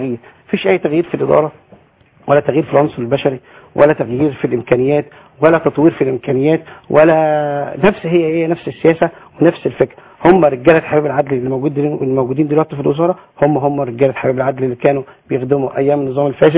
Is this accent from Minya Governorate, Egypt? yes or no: yes; Minya, Minya Governorate, Egypt; لا انا من المنيا اساسا